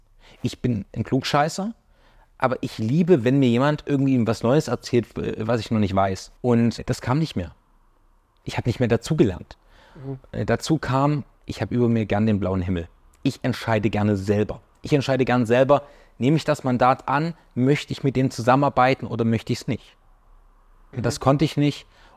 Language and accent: German; Leipzig, Saxony, Germany; in der Stadt, die ich liebe und wo ich aufgewachsen bin und wo auch meine Eltern und meine Familie wohnen, in Leipzig.